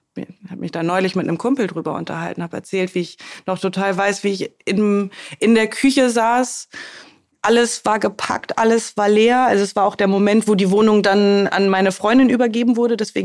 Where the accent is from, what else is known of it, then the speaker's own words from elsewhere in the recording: Hamburg, Germany; ich komme aus Hamburg, bin hier aufgewachsen und wollte dann ganz bewusst ein Stück raus aus Hamburg.